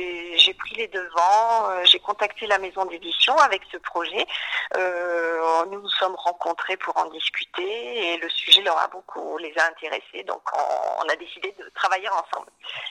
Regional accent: Perpignan, Occitanie, France; moi j'ai des affinités avec le sud de la France, j'ai fait mes études à Toulouse et je suis originaire de Perpignan.

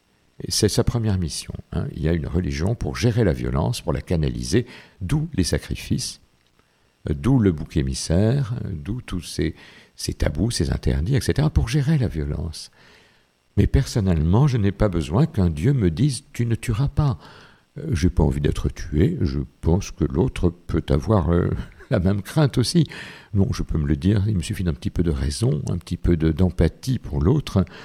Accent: France; Alors qu'un autre de mes grands-pères planquait des juifs et s'est fait fusiller en Tchécoslovaquie. Je crois que je suis un vrai Français de ce point de vue.

